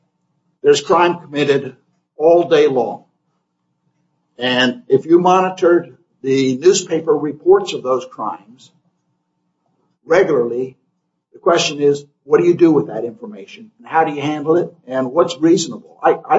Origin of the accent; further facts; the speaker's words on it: Maryland, United States; I'm from Maryland, but I'm a stranger.